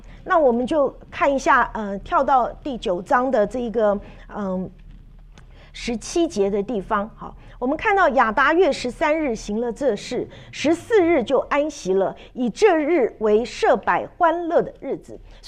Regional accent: China; 我们中国人

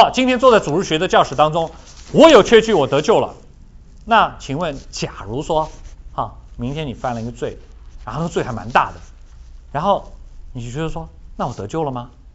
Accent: China; 有点像我们中国人经常讲的什么一顿饭的功夫，啊，一支烟的功夫

